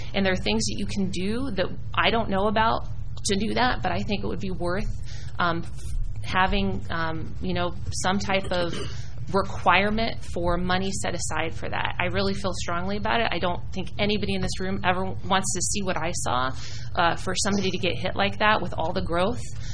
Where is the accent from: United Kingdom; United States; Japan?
Japan; I grew up in Japan. I was a military brat.